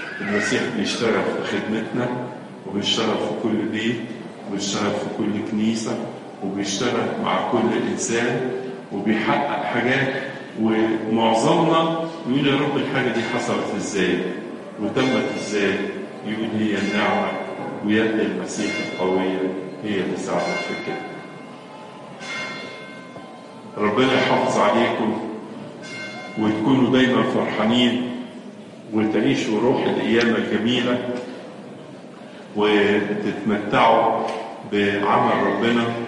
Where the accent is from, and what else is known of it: Egypt